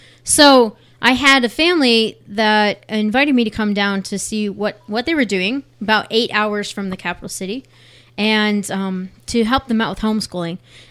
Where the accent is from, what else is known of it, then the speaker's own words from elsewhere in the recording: Pennsylvania, United States; I grew up in Pennsylvania, and I went to Geneva College, and it was there where I studied elementary and special ed